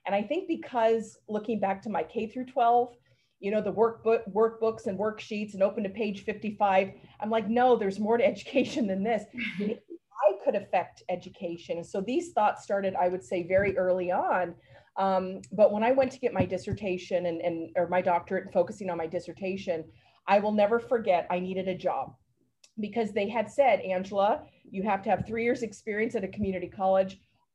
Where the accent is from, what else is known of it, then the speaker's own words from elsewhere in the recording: Oregon, United States; so I'm originally from Oregon. I come from the West Coast. In fact, my family line, they came by wagon train and it goes all the way back. And so I actually grew up in a very rural community in Southern Oregon in the mountains.